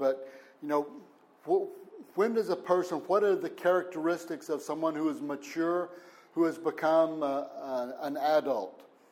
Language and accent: English; Texas, United States; now in France; Then, I'm from Texas, and the attitude of a masculine man in Texas is he carries, you know, he has guns